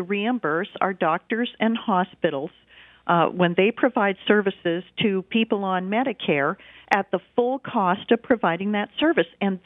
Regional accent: Wyoming, United States; most of the states I'm aware of, including my home state of Wyoming, are cutting their budgets and tightening their belts.

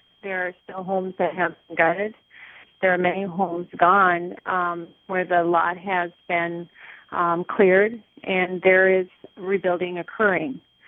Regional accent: Minnesota, United States; Well, our concern, we're from Minnesota.

